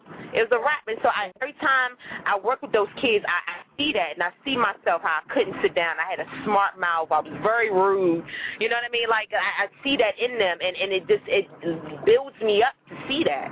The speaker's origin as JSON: {"language": "English", "town": "Hinesville", "region": "Georgia", "country": "United States", "said": "I'm from Hinesville. I know all about Northwestern."}